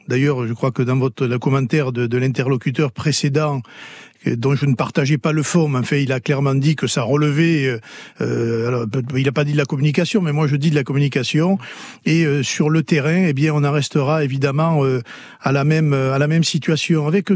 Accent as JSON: {"language": "French", "country": "France", "said": "Je suis français et je fais de la politique en France."}